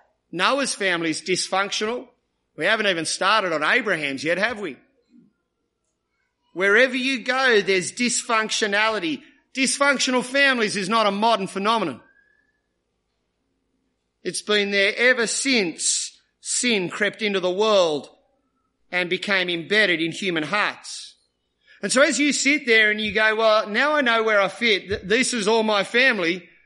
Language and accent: English; Maroubra, New South Wales, Australia; When I was growing up in Maroubra